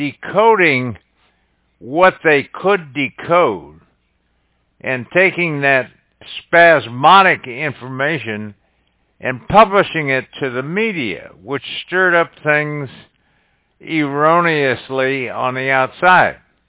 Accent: San Francisco, California, United States; First of all, I was raised in San Francisco, Gene, so we got something in common there.

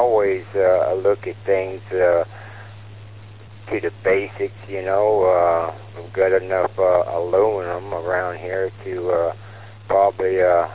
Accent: Florida, United States; As a conch born and raised in the Keys, I grew up with hurricanes.

